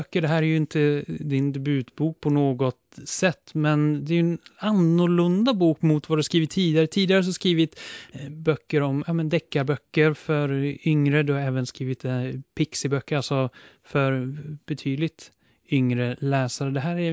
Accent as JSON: {"language": "Swedish", "town": "Linköping", "region": "Östergötland", "country": "Sweden", "tie": "born or raised there", "said": "jag är uppvuxen i Linköping och inte bott här på väldigt många år."}